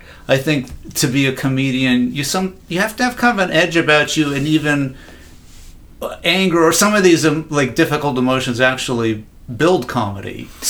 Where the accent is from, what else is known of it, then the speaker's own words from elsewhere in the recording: Los Angeles, California, United States; born there; I was born in Los Angeles, one of six people who actually were born here. I am what an L.A. person looks like